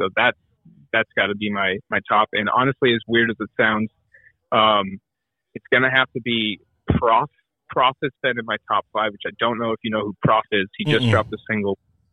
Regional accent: Woburn, Massachusetts, United States; I'm from Woburn, and I rep Fort Myers all day, but, like, when I tell people from Woburn, Massachusetts, like, where is that? Like, I know Massachusetts, where's Woburn? Like, it's just a small little city, like, 15 minutes out of Boston

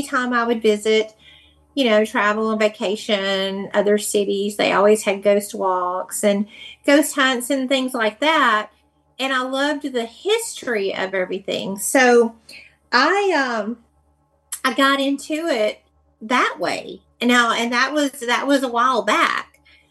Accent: Birmingham, Alabama, United States; I had known it from my childhood just from growing up in Birmingham.

